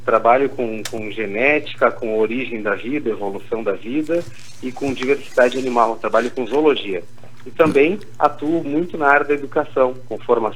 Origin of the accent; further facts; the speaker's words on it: Uruguaiana, Rio Grande do Sul, Brazil; eu sou nascido e criado em Uruguaiana, né? Tive a oportunidade de estudar lá, me formar, depois sair para fazer mestrado, doutorado.